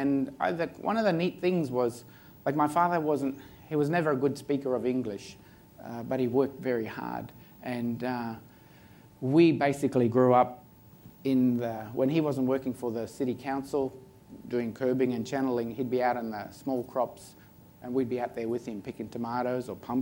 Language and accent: English; Bundaberg, Queensland, Australia; My grandmother's country is Gurang Gurang, and just my hometown is Bundaberg. That's my grandfather's country. This is the Burnett River that you can see on the bottom. And so it's in southeast Queensland. That's my country.